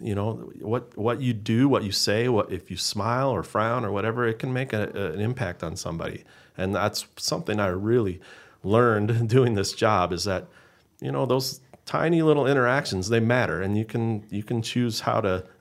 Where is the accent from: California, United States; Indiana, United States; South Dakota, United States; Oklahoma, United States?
South Dakota, United States; Custer; also born or lived in Vermillion; I'm kind of from all over South Dakota. I grew up on a dairy farm in Vermilion, and then the second part of my childhood, I grew up in Custer and graduated high school from there. It's kind of that's what I consider my hometown.